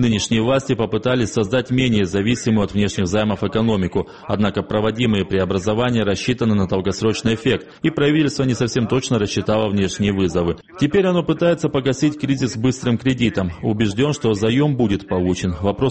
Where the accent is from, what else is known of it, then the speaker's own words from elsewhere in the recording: Georgia; Russian is a second language; Вообще, мы, грузины, не платежеспособный народ.